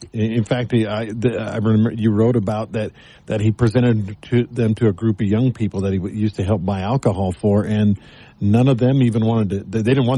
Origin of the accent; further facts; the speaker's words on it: Texas, United States; I grew up in Texas. Guns were not a big deal.